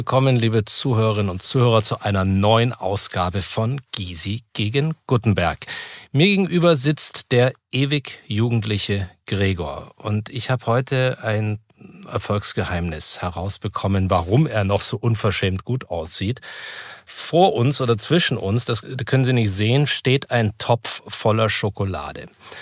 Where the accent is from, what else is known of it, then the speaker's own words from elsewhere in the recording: Bavaria, Germany; In meiner Heimat Oberfranken